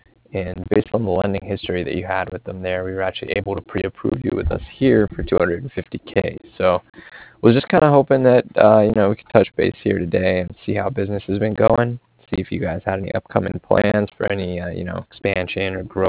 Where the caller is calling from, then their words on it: Cardiff, Wales, United Kingdom; I was calling from Cardiff